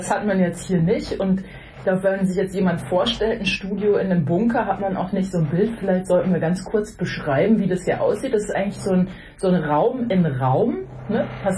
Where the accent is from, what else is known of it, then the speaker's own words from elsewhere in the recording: Hamm, North Rhine-Westphalia, Germany; Ich bin eigentlich aus Buckumhövel. Buckumhövel, das ist so ein ganz kleiner Ort in Hamm. Hamm in Westfalen.